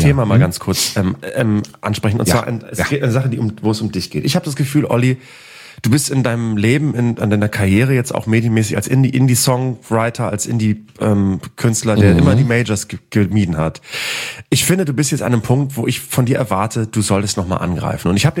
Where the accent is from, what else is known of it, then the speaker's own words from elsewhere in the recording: Northern Germany, Germany; Ich bin auch Norddeutscher und hasse das auch